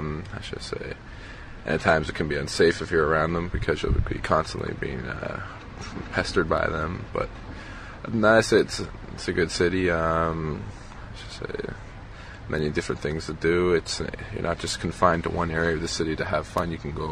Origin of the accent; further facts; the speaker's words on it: Toronto, Ontario, Canada; Toronto, Ontario, Canada.